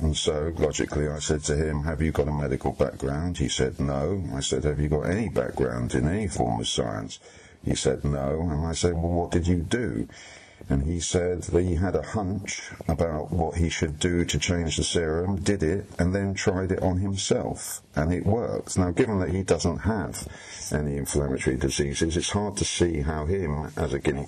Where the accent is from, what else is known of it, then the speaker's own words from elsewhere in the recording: United Kingdom; I'm a British journalist